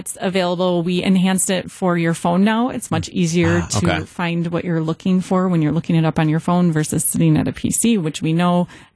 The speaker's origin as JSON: {"language": "English", "region": "Wisconsin", "country": "United States", "said": "It's infused then with beer, cheese, and brats, because we're from Wisconsin."}